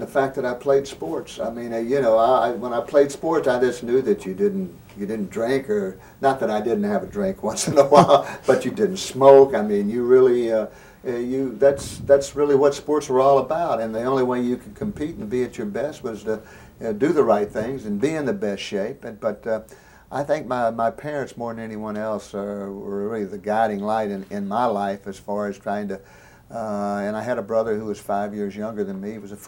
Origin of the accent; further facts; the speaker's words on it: Little Rock, Arkansas, United States; But it was growing up in Little Rock at that particular time, it was a nice place to grow up.